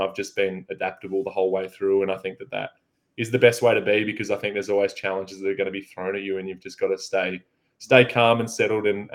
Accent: Australia; So as an Australian swimming fan, I'm really excited to see what the future holds for our relays and 100 freestyle.

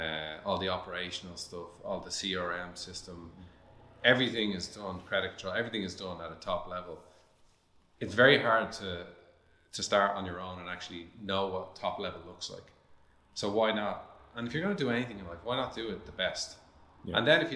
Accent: Ireland; We're Irish, we're very untrust.

